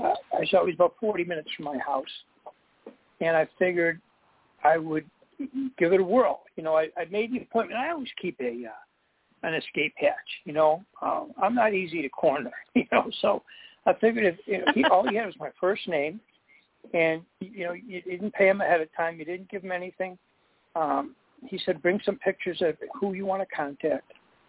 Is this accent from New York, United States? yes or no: yes; Buffalo, New York, United States; I grew up in Buffalo.